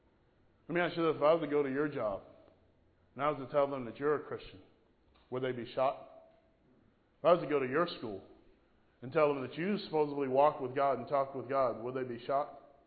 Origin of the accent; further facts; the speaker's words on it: Florida, United States; Hey, I'm from Florida. We fry every single day.